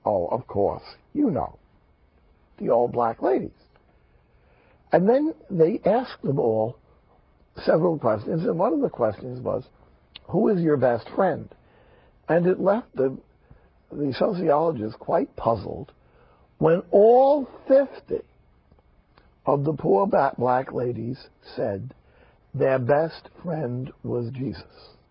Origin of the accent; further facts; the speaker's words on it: Jersey City, New Jersey, United States; I grew up in Jersey City. When I was a kid, one of the politicians in Jersey City